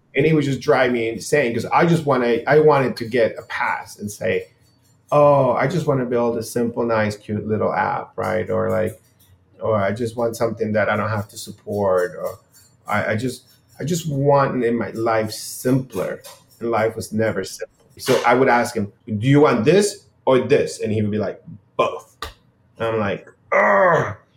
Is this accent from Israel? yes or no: no; Nicaragua; I grew up in Nicaragua. Zero technology in my household. I mean, I was born in 76